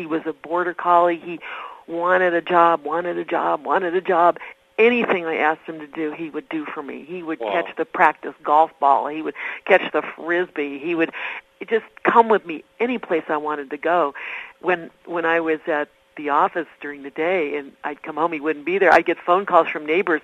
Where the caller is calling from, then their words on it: Santa Fe, New Mexico, United States; I'm in Santa Fe, New Mexico, and you're in beautiful Richmond, Virginia.